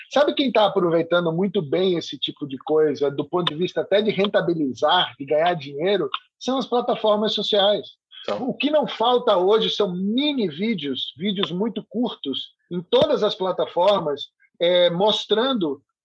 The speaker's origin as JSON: {"language": "Portuguese", "town": "Salvador", "region": "Bahia", "country": "Brazil", "tie": "born or raised there", "also_born_or_lived": "Rio de Janeiro", "said": "Parte da minha família é do Rio de Janeiro, eu acabei, inclusive, nasci no Rio de Janeiro e cresci em Salvador"}